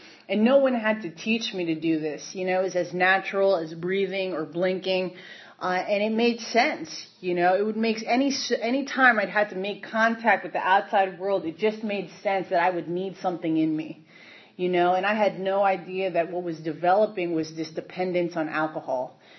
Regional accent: New Jersey, United States; I was born and raised in New Jersey. I told Billy that I'm purposefully trying to talk slower because I'm still through and through a Jersey girl

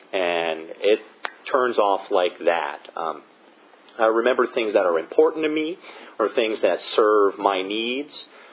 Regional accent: Virginia, United States; born there; also born or lived in North Carolina / Florida; But I was born in Virginia, not far from here, Northern Virginia. My dad was a worker for the government. We traveled because of his job down through Virginia, North Carolina, and eventually Florida.

